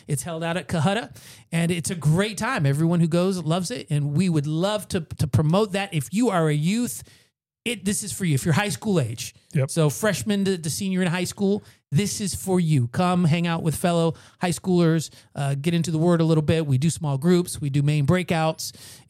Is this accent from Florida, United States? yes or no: yes; Florida, United States; also born or lived in Maryland / Thailand; I was born and raised in Florida. I did move to Maryland for 2 years